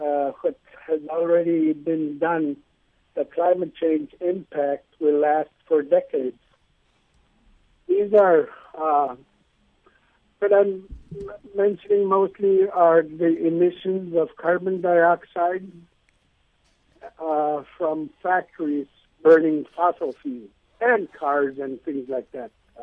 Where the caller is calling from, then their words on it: Quebec, Canada; I'm calling from Quebec.